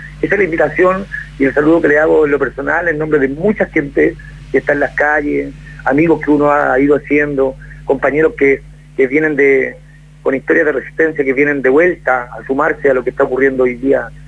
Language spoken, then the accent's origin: Spanish; Chile; de nosotros no somos héroes los chilenos